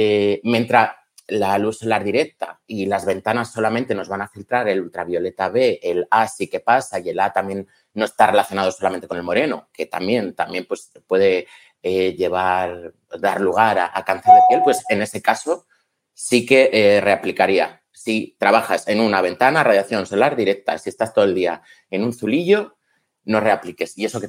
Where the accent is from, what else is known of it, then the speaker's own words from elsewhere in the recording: León, Castile and León, Spain; Soy de León, soy cabezón.